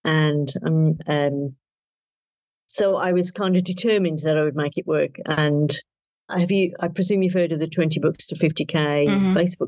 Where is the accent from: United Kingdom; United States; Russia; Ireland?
United Kingdom; England; also born or lived in New Zealand; I am very English